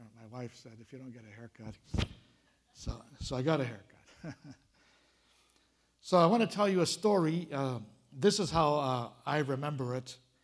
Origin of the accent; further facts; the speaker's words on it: Vancouver, British Columbia, Canada; I remember growing up in Vancouver, September, when September rolls around